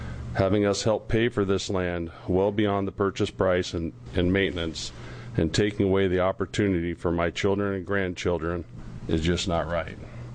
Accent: Hillsboro, Oregon, United States; I live at 11543 Southwest Spring Hill Road, Gaston, Oregon, for the past 24 years. I was born and raised in Hillsboro.

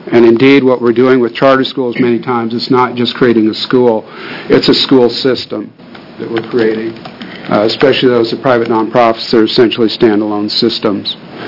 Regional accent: Roseburg, Oregon, United States; I'm from Roseburg, Oregon.

